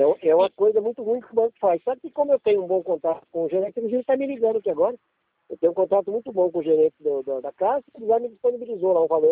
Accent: Paraná, Brazil; now in Ibiúna, Brazil; eu também sou paranaense, só que eu estou do Ibiúna já há 30 anos, né, que eu estou para cá.

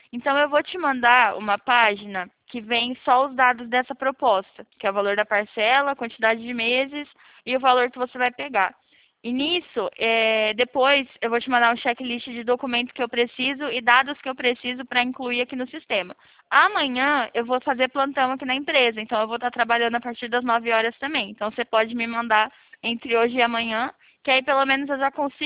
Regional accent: São Paulo, Brazil; é que eu sou de São Paulo, homem.

